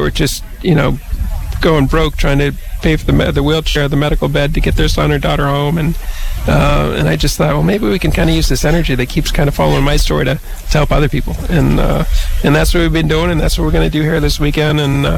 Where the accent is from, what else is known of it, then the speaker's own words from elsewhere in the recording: Maine, United States; now in Boston, United States; I grew up in Maine. I spend most of my time in Boston now, but Vermont is very much where I see myself